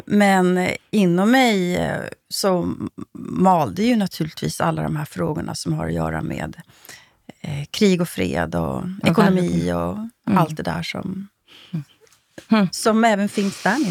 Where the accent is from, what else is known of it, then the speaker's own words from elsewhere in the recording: Sweden; men som svensk blir man lite vånad när man reser österöver.